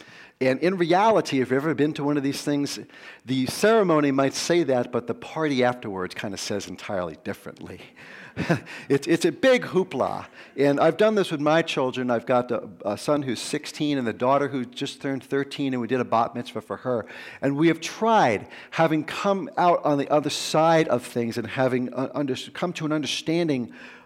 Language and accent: English; New York, United States; I grew up in New York, as I said. I grew up going to synagogue, and not every week, but you know, enough that it was a part of my ethnicity and my religious background.